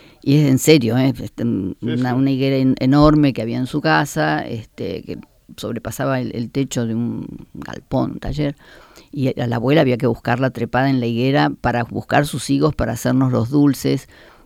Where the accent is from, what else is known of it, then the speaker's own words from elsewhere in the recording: Argentina; yo tuve necesidad de decir, bueno, finalmente yo soy de Argentina.